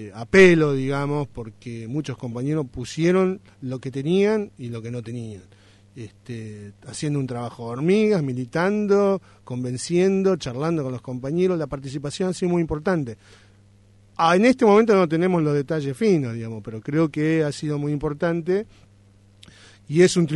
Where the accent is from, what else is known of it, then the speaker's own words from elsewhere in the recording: Argentina; nos va a ver participando en la escena nacional como ciudadanos, como argentinos